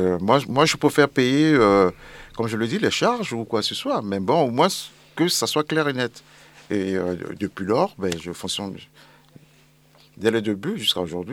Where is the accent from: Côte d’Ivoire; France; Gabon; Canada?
Côte d’Ivoire; Donc, en tant qu'Ivoirien, c'est sûr que je vais...